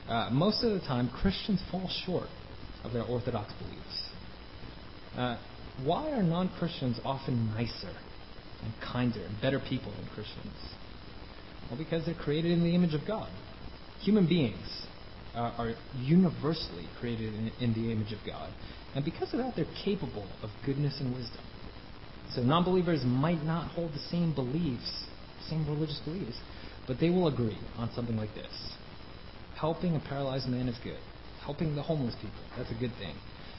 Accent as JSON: {"language": "English", "town": "Brooklyn", "region": "New York", "country": "United States", "tie": "born or raised there", "said": "Some of you know I grew up in Brooklyn, so I know what bad neighborhoods look like."}